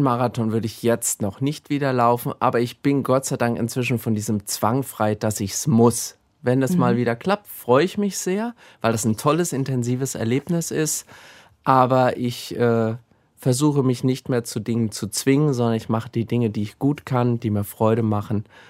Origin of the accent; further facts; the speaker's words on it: Gelnhausen, Hesse, Germany; Ich bin gläubiger Christ und das habe ich mir stechen lassen, weil ich so eben meine Heimatstadt Gelnhausen und den lieben Gott sozusagen immer bei mir habe.